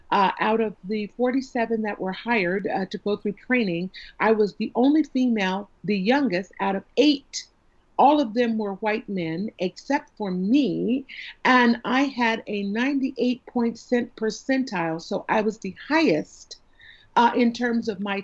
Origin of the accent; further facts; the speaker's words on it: Bay Area, California, United States; So, I'm from the Bay Area, and living in Los Angeles is a little bit different.